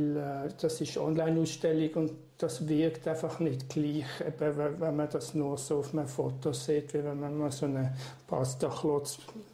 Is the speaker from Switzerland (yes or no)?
yes; Allschwil, Basel-Landschaft, Switzerland; Also ich bin in der Region Basel aufgewachsen, in Allschwil. Vor 1968 ist der Jahrgang, jetzt muss ich immer rechnen, wie alt ich bin. Das ist dann 54, glaube ich.